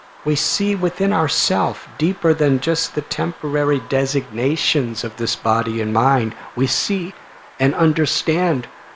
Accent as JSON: {"language": "English", "region": "Illinois", "country": "United States", "tie": "born or raised there", "also_born_or_lived": "Chicago, United States", "said": "I was born in Chicago, Illinois. When I was 4 years old, my mother and father brought their three little sons to a village about 30 miles north of Chicago"}